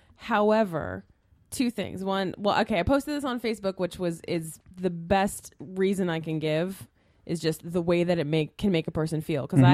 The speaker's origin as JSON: {"language": "English", "region": "California", "country": "United States", "tie": "born or raised there", "said": "So, growing up in California, pretty sheltered, haven't had a lot of sort of sexist encounters"}